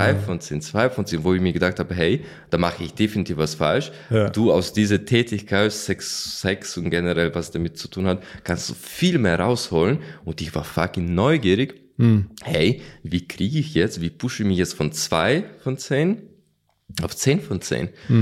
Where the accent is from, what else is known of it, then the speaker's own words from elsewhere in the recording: Ukraine; German is a second language; now in Germany; Am Anfang hatte ich noch einen richtig mega krassen Akzent. Ich war Ukrainer, bin ich Ukrainer so am Anfang